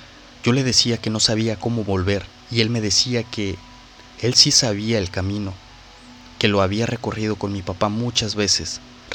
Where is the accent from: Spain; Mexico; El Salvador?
Mexico; Tonalá, Jalisco; Soy de Tonalá, Jalisco. Actualmente tengo 27 años.